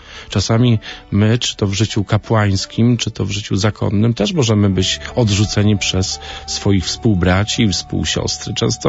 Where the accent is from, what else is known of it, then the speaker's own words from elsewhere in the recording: Greater Poland Voivodeship, Poland; pochodzę z okolic Turku.